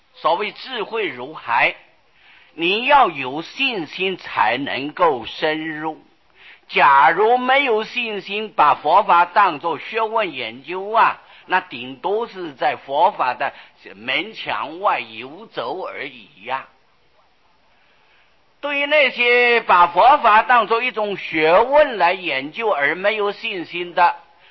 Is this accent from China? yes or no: no; Taiwan; 哎，不过我们台湾人往往有这种的情况